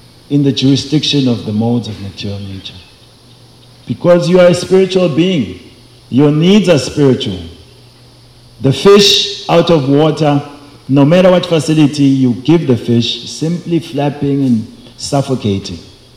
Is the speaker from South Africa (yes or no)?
yes; South Africa; now in United States; So, I come from South Africa. We just also had elections there.